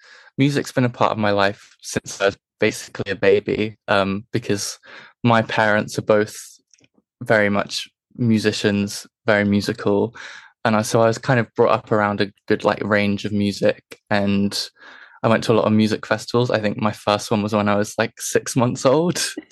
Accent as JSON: {"language": "English", "region": "South West England", "country": "United Kingdom", "said": "I'm from Cornwall in England, which is like the southwest part."}